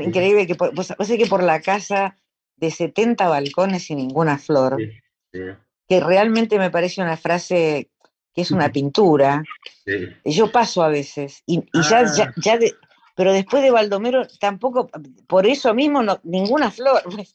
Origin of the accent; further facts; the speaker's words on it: Buenos Aires, Argentina; yo me crié en Floresta